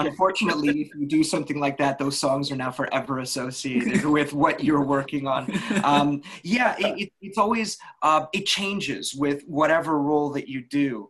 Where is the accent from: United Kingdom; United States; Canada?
Canada; Calgary, Alberta; I'm Canadian, and I'm from Calgary